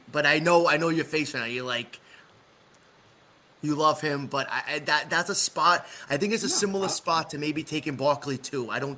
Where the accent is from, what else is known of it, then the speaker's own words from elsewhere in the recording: Bronx, New York, United States; I'm from New York as well, but I would where be a from? Little bit. I'm from the Bronx.